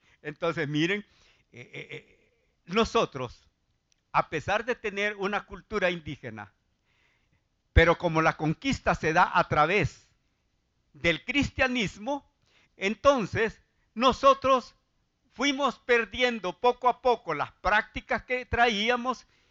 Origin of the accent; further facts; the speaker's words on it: Nahuizalco, Sonsonate, El Salvador; porque yo soy de Nahuizalco